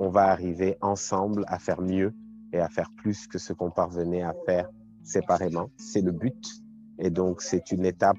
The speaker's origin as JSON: {"language": "French", "country": "Senegal", "tie": "born or raised there", "said": "J'ai 30 ans, je suis sénégalais. Je suis né ici et j'ai grandi ici. J'ai fait mon parcours scolaire ici."}